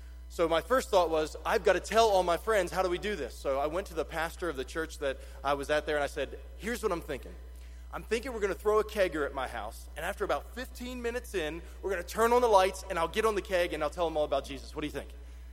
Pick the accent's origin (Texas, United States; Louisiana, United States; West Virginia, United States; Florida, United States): West Virginia, United States; Which sounds like a bad West Virginia band, but I'm from West Virginia, I can say that, it's okay.